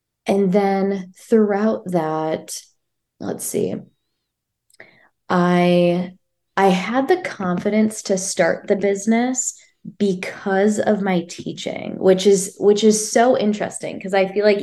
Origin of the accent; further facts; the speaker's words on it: Minnesota, United States; now in California, United States; Originally, I'm from Minnesota, but now I'm living in California.